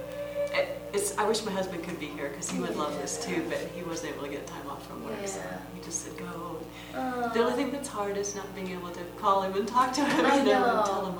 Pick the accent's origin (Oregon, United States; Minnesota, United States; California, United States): Oregon, United States; Portland; Portland, Oregon.